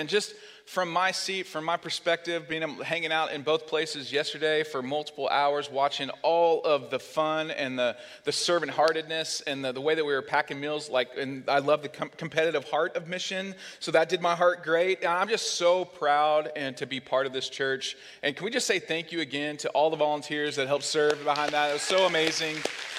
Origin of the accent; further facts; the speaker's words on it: Oklahoma, United States; So I grew up in Oklahoma, but I loved lighthouses as a kid.